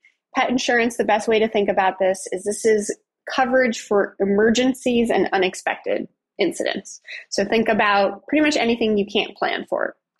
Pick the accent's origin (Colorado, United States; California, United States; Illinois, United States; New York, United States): Colorado, United States; I am from Colorado, and I grew up with cats and dogs